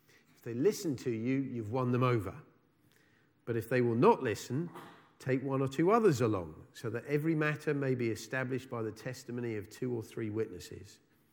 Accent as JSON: {"language": "English", "country": "United Kingdom", "said": "The first problem is we're British."}